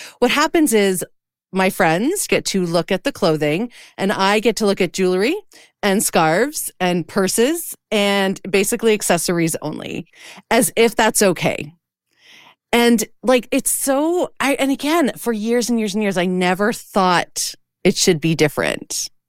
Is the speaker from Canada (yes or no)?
yes; Canada; as a Canadian, I have to pay Canadian dollars, Canadian shipping. There's no free shipping to Canada